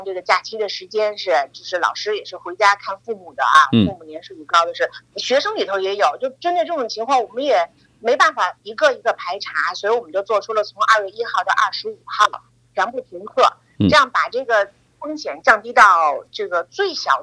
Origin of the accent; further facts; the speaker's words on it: Beijing, China; 我也是北京人啊，说实在也想为家乡做点贡献